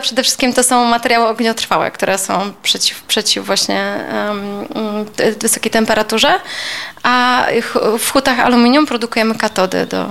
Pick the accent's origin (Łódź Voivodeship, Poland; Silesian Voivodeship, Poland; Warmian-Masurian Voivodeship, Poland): Silesian Voivodeship, Poland; Racibórz; urodziłam się w Raciborzu i nawet studiując w dużym mieście nie pomyślałam, że mogłabym nie wrócić do Raciborza. Więc no taka trochę śląska dusza